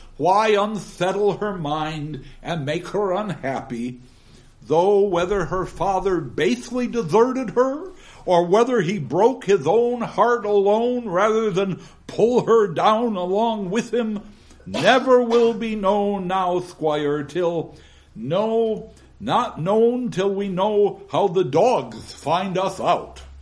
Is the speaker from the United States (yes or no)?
yes; Eau Claire, Wisconsin, United States; And I was born and raised in Eau Claire, Wisconsin, about 90 minutes from Winona, which was fortuitous. And every summer, I went back to Wisconsin.